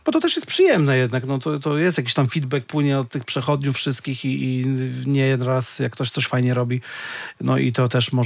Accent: Białystok, Podlaskie Voivodeship, Poland; sam pochodzę z takiej w miarę niebezpiecznej dzielnicy w Białymstoku

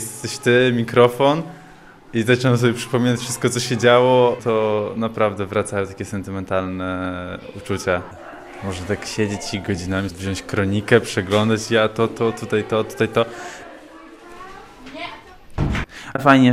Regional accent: Białystok, Podlaskie Voivodeship, Poland; Wychowałam się w Starosielcach, przy ulicy Warszczańskiej mieszkałem.

